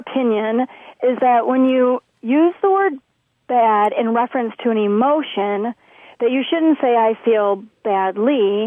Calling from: Menasha, Wisconsin, United States; and I'm calling from Menasha, Wisconsin.

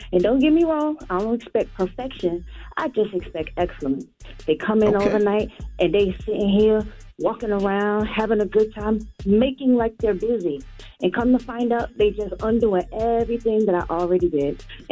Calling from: Atlanta, Georgia, United States; I'm calling from Atlanta.

